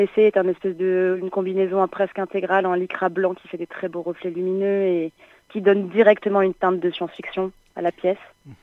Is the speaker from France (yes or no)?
yes; Montpellier, Occitanie, France; born there; now in Sauve, France; Alors moi, je suis née à Montpellier, oui.